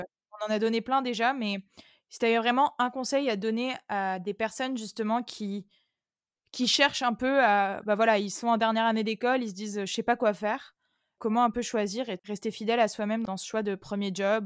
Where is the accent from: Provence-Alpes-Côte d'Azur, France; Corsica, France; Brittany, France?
Provence-Alpes-Côte d'Azur, France; Marseille; venais de mon lycée, tu vois, à Marseille, et oui. En vrai, enfin, j'ai pas du tout à me plaindre de là où j'ai grandi